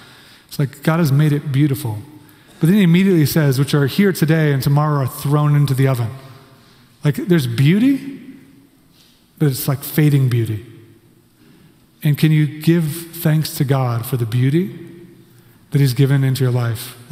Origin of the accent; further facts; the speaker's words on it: Kansas, United States; because I grew up in Kansas, you know, like, so I'm like, this is awesome.